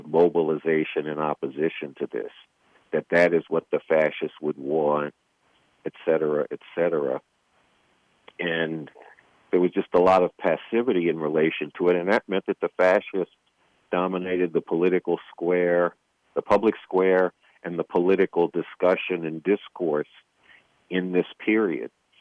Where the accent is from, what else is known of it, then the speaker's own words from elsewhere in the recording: Brooklyn, New York, United States; who marched in Brooklyn, New York, which is where I happen to be right now, not, you know, tooting my hometown or anything, just noting that.